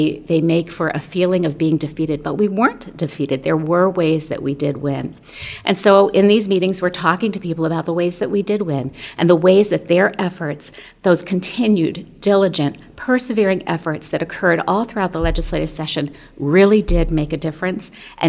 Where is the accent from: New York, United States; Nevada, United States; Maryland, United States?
Maryland, United States; now in Minnesota, United States; I'm from Maryland, which I refer to as the land of four evenly spaced seasons.